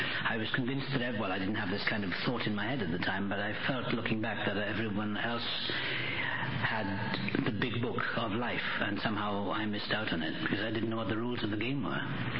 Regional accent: Wales, United Kingdom; born there; Well, I was born in Wales.

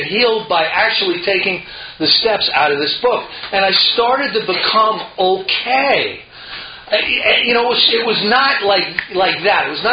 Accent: New Jersey, United States; No, I'm from Jersey, you know? We don't do AA that way up here, you know?

